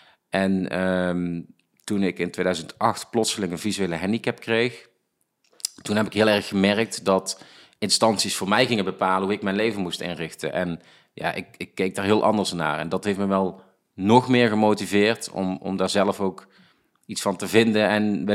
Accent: Veldhoven, North Brabant, Netherlands; Geboren en getogen in Veldhoven, in Brabant.

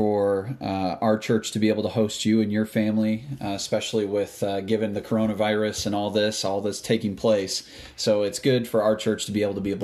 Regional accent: Michigan, United States; So a nutshell, I was born and raised in Michigan

